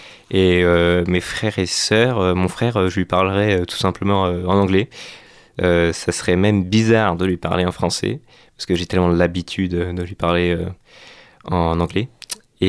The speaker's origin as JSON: {"language": "French", "country": "Vanuatu", "tie": "born or raised there", "also_born_or_lived": "Auckland, New Zealand", "moved": "as an adult", "lives_now": "France", "said": "Je suis né en Nouvelle-Zélande, à Auckland. Mais j'ai vécu la majorité de ma vie au Vanuatu, donc de mes 1 an à mes 18 ans. Et à partir de 18 ans, je suis arrivé en France, à Angers, directement."}